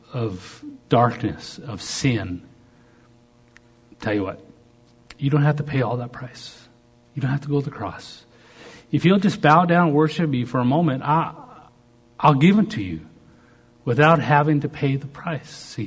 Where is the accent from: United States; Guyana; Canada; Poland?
Canada; I'm a Canadian boy.